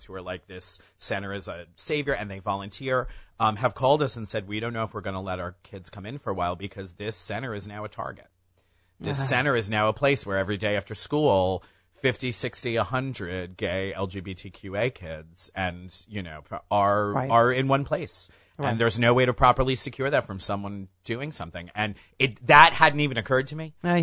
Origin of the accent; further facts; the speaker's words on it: New York, United States; listen, I'm a New Yorker. I lived through 9/11.